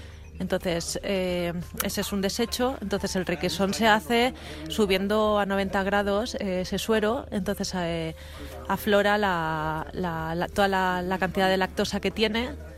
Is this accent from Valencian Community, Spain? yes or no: yes; Alicante, Valencian Community, Spain; now in Biscay, Spain; vengo de Alicante. Llevo 3 años aquí en Vizcaya